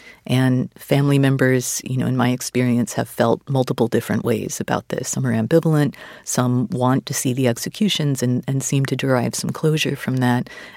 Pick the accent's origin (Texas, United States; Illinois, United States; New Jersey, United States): Texas, United States; So, you know, I grew up in Texas, and when I was young, was in favor of the death penalty